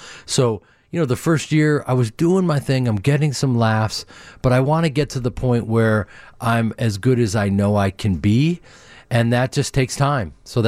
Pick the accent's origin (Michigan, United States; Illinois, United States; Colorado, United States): Illinois, United States; Chicago; I grew up in Chicago with these incredible audiences that will show up